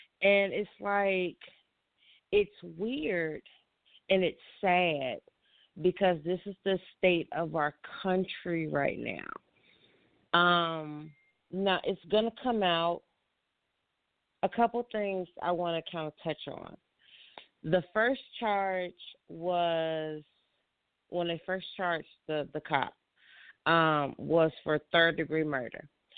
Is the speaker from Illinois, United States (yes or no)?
yes; Chicago, Illinois, United States; So, you all know I'm from Chicago, and I made a trip to check on my mom and my mother-in-law and my family that lives in Chicago and the surrounding areas.